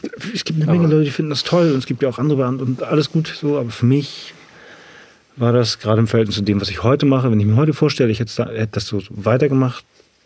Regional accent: Ahrensburg, Schleswig-Holstein, Germany; ich komme aus Ahrensburg

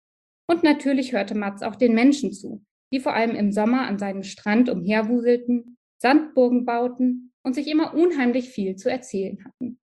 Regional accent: Frankfurt, Hesse, Germany; Frankfurt, das ist nämlich quasi meine Heimat, also das Rhein-Main-Gebiet.

